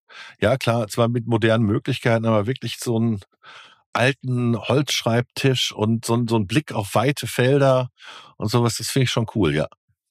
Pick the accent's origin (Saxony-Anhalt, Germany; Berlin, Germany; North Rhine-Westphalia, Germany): North Rhine-Westphalia, Germany; ich komme ja aus dem Ruhrpott